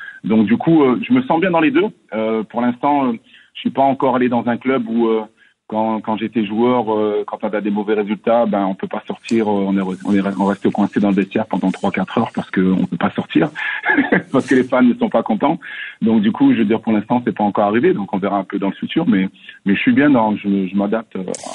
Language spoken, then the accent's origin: French; France; comme vous le savez, je viens de la France